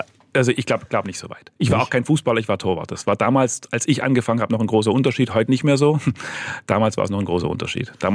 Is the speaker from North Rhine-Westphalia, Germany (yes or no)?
no; Bopfingen, Baden-Württemberg, Germany; Ansonsten, ich könnte da auch Schwäbisch schwätzen